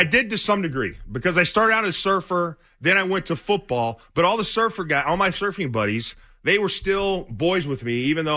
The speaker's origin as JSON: {"language": "English", "town": "San Diego", "region": "California", "country": "United States", "tie": "born or raised there", "said": "I grew up in San Diego. I went to high school in San Diego."}